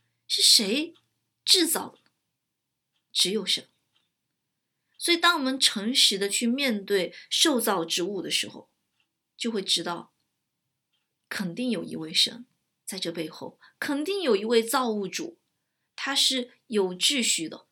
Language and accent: Chinese; China; 我们作为中国人，一开始也是无神论的教育，